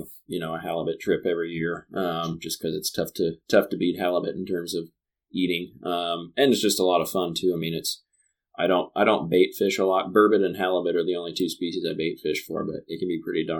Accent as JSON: {"language": "English", "region": "Wyoming", "country": "United States", "tie": "born or raised there", "said": "That's what I grew up doing in Wyoming for like carp and catfish, you know."}